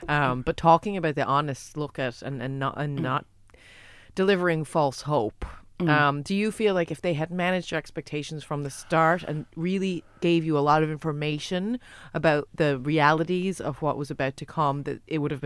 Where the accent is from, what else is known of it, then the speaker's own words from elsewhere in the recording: United States; now in Ireland; I'm American, so there's certain parts of the Irish system that sometimes I don't know.